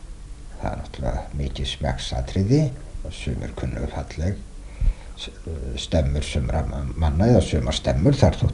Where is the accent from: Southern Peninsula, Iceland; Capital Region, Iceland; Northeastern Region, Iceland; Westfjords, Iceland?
Westfjords, Iceland; Árneshreppur; Já, ég er alinn upp í Víkursveit eða Árneshreppi í Reykjarfirði í Árneshreppi í Strandasýslu.